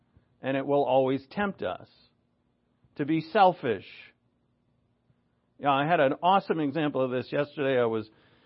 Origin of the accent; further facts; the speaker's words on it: New England, United States; This is me. I'm from New England. This is how we all are in New England, by the way.